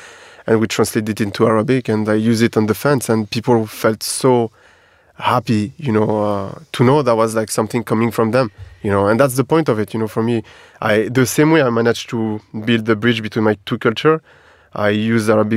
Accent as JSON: {"language": "English", "country": "France", "tie": "born or raised there", "said": "I was born and raised in France."}